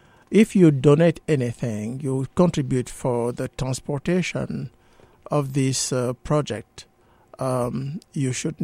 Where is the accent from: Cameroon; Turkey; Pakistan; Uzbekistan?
Cameroon; now in United States; because I was born in Cameroon, and my home church is the Presbyterian Church of Cameroon.